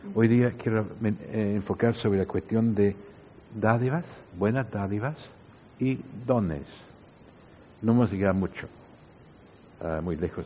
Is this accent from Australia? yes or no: yes; Australia; Cuando yo era, antes de cristiano, en mi país, oriundo de Australia, y era joven, yo solía volver de mirar el cine